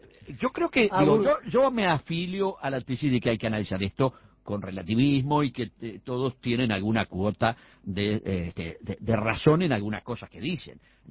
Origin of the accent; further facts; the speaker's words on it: Uruguay; Yo después me pongo como uruguayo y digo